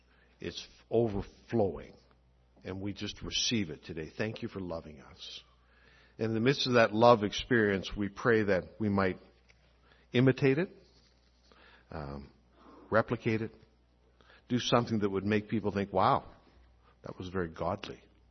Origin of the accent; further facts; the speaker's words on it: Scotland, United Kingdom; I'm Scottish, and they accuse us of being tough.